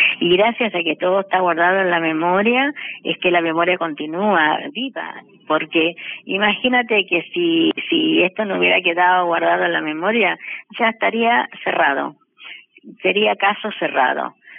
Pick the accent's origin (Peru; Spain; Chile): Chile; now in Argentina; yo soy chilena